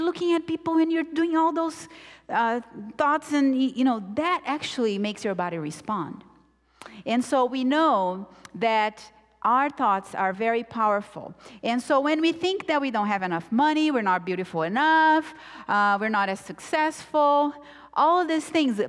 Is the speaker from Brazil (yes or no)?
yes; Brazil; I come from a place, Brazil, I'm originally from Brazil